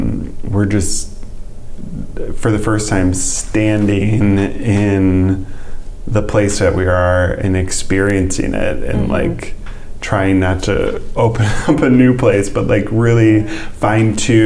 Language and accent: English; Michigan, United States; now in Ann Arbor, United States; I grew up in Michigan. I grew up on the other side of the state in southwestern Michigan and moved to town a little over a decade ago.